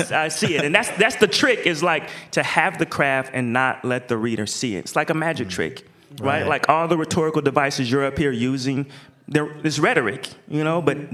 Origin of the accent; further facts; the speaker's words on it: Portland, Oregon, United States; Oregon, Portland's national identity, everywhere I go, I say I'm from Portland.